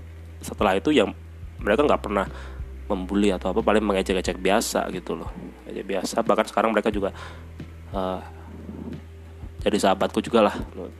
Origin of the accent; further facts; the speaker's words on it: Pemalang, Central Java, Indonesia; Jadi daerah saya itu aslinya namanya Pemalang.